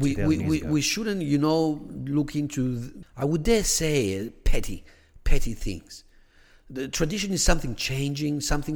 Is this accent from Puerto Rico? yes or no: no; Greece; moved away as an adult; now in Australia; I came from Greece, you know, after being, you know, raised in Greece, 26 years, and I came to Australia for the first time.